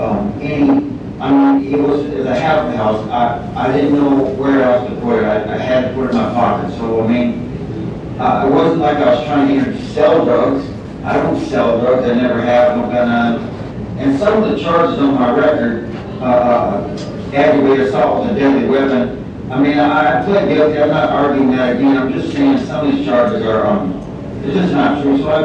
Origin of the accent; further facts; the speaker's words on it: South Dakota, United States; I was born in South Dakota, grew up. I was the oldest boy.